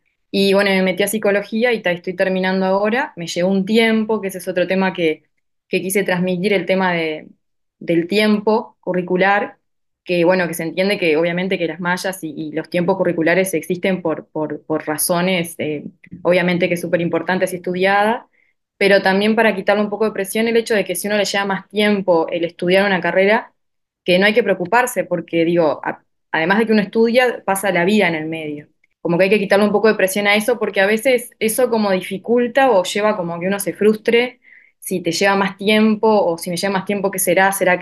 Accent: interior, Uruguay; moved away; Soy estudiante de la UDELAR hace ya más de 10 años. Me vine del interior en el 2009, fines del 2009, para arrancar en el 2010.

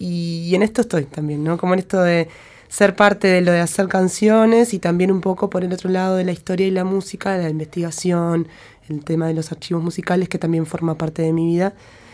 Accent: Ciudad de la Costa, Canelones, Uruguay; Yo soy de Ciudad de la Costa, que se llamaba Tres Cuartos

